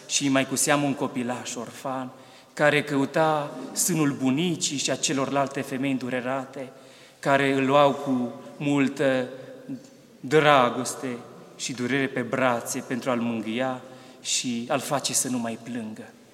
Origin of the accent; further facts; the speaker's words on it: Bistrița-Năsăud, Romania; am ajuns în satul meu natal, Năsăudean, de la poalele munților Țibleș, din Ardeal